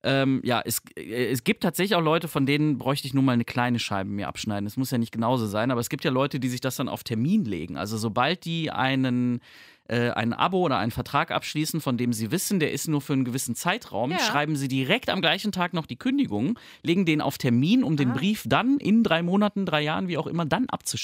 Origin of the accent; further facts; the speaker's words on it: Aachen, North Rhine-Westphalia, Germany; Also ich sage eigentlich immer da irgendwo bei Aachen, sage ich eigentlich immer.